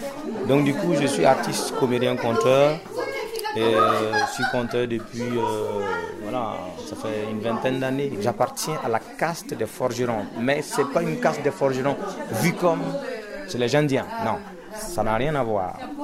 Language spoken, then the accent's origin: French; Burkina Faso; Déjà, je viens du Burkina.